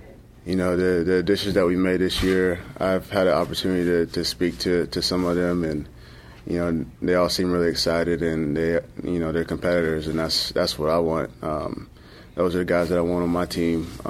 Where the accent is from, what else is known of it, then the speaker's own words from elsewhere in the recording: the South, United States; I'm from the South.